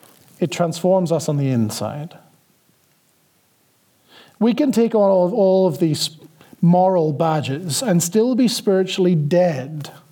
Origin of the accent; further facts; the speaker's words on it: Northern Ireland, United Kingdom; subculture is like where I grew up in Northern Ireland.